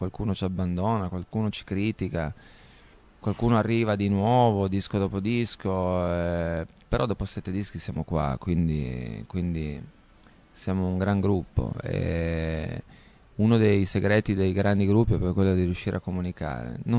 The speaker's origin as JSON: {"language": "Italian", "town": "Cuneo", "region": "Piedmont", "country": "Italy", "said": "noi siamo di Cuneo, lui è di Asti e le due province confinano. E poi da parte di mia madre io arrivo dalla terra di confine tra Asti e Cuneo"}